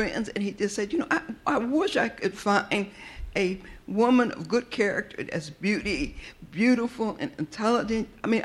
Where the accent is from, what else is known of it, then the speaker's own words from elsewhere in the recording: Ohio, United States; born there; I was born in Ohio. So we didn't understand racism.